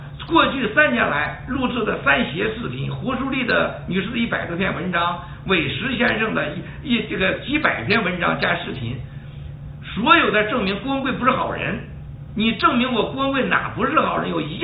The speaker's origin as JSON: {"language": "Chinese", "country": "China", "said": "所以昨天这个节目真的让我看到了我们中国人为什么那么痛恨文化大革命。"}